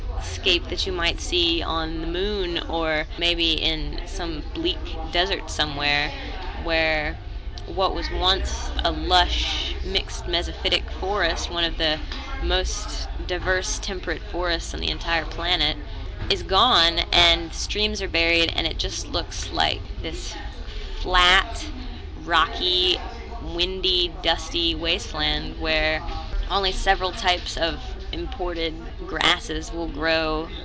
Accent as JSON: {"language": "English", "town": "Blacksburg", "region": "Virginia", "country": "United States", "said": "I'm from Blacksburg, Virginia."}